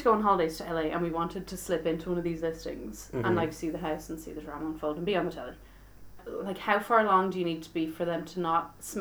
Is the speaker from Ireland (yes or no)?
no; United Kingdom; That's how I say it too, because I'm a Brit.